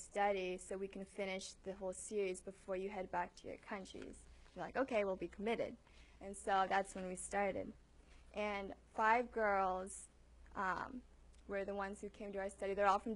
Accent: Indonesia; And since I'm from Indonesia, she had a friend who was also from Indonesia who wanted to meet me.

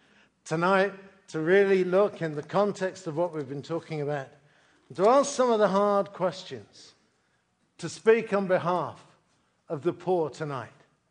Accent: United Kingdom; But it's my language. And as a Brit, I want to make that point very clear.

